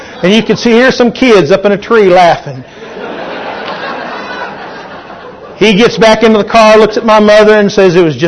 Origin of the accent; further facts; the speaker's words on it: Wisconsin, United States; I grew up over here in Barron County back in the 50s, a young fella.